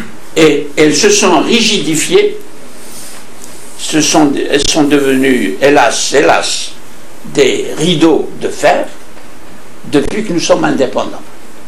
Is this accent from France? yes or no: no; Kabylie, Algeria; first language Kabyle; French is a second language; je suis algérien, je suis né en Kabylie. J'ai grandi, comme vous le savez, dans une culture orale, pas d'écrit du tout. Toute ma famille ne parle que le Kabyle.